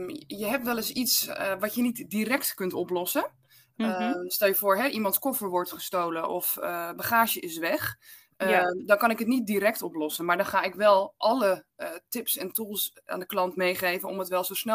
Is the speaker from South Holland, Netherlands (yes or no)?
no; Friesland, Netherlands; Ik ben opgegroeid in Friesland.